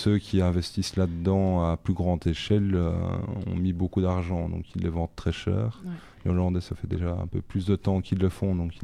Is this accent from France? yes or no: no; Liège, Wallonia, Belgium; On vient de Liège, donc on ne va pas se refuser à bon boulet liégeois aussi, de temps en temps.